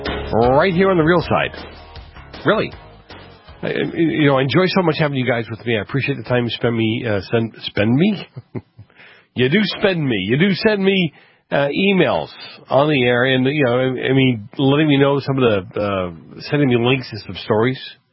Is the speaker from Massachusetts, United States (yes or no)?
yes; Massachusetts, United States; the UMass Amherst, Massachusetts, again, my home state